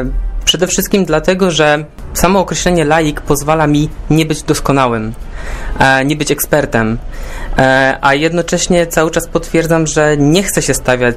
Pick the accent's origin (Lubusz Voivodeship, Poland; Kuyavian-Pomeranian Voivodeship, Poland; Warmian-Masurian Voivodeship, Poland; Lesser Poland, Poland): Lesser Poland, Poland; Kraków; now in Warsaw, Poland; Wiązało się z przeprowadzką do Warszawy, ponieważ jestem z Krakowa, w Warszawie tak naprawdę nie znałem nikogo, przeprowadziłem się zupełnie sam.